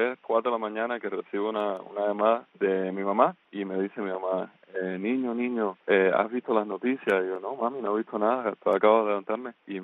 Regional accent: Cuba; yo crecí con él allá en Cuba.

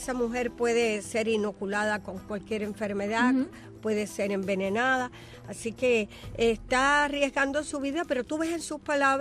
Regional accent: Cuba; mi pueblo cubano

